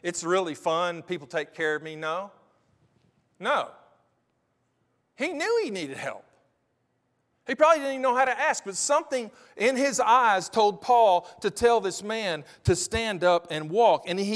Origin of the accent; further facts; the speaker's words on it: Birmingham, Alabama, United States; also born or lived in Lexington, Kentucky; now in Hurricane, United States; I'm from Birmingham, Alabama, that was 1 million people, to Lexington, Kentucky, that was 250,000, to Hurricane, West Virginia, that is about 9,500.